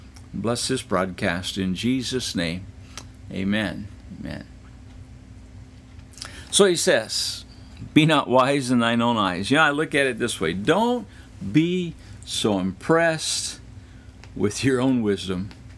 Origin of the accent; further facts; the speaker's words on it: Midwest, United States; Yeah, I remember growing up, I grew up out in the Midwest, and almost always the old farmers would have a notebook in their pocket